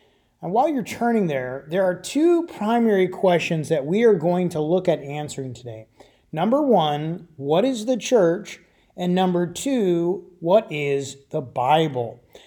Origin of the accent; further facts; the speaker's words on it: Michigan, United States; And simply because I'm from Michigan.